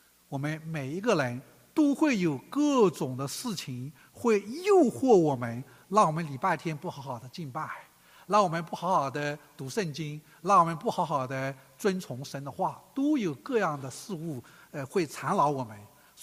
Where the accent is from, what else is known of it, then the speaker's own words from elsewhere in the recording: Zhejiang, China; moved away as an adult; 我的老家是在浙江，啊，我出国前在浙江大学学习工作了8年，啊，所以杭州很漂亮的哈，啊，所以带他们回去探亲，啊，哎，我的家离开杭州也不远